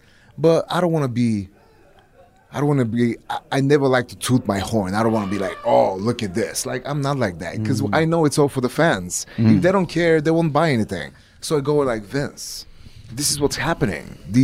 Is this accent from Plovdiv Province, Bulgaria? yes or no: yes; Plovdiv, Plovdiv Province, Bulgaria; English is a second language; the mayor of Bulgaria is going to give me the key of my hometown, Plovdiv.